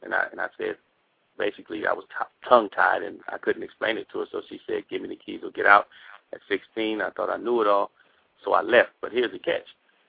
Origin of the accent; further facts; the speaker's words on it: Compton, California, United States; I live in the area of Compton, and I was born and raised in Compton.